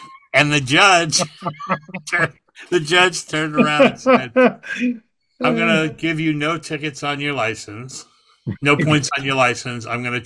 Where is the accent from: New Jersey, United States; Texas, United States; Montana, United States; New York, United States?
New York, United States; We're all from New York. Scott's from New York, too.